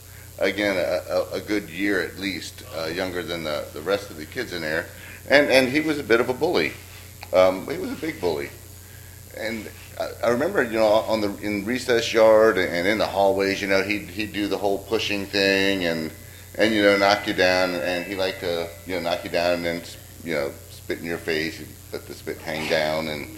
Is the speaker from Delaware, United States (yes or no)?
yes; Delaware, United States; also born or lived in Oklahoma; So when I was five, we moved from Oklahoma to Delaware. My dad was transferred from Altus Air Force Base over to Dover Air Force Base, and when I got there, there's seven kids in our family.